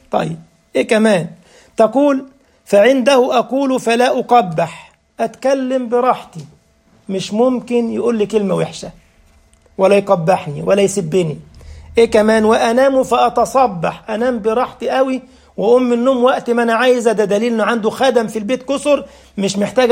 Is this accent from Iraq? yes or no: no; Egypt; اللي بيسموه عندنا في مصر مدملكة